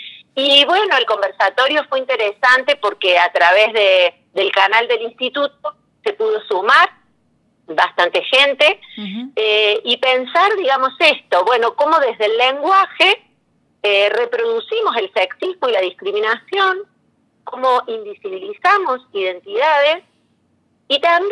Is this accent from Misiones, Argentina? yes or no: no; Córdoba, Argentina; Soy de Córdoba y en ese sentido nos pasa también que hay palabras que las decimos de otra manera.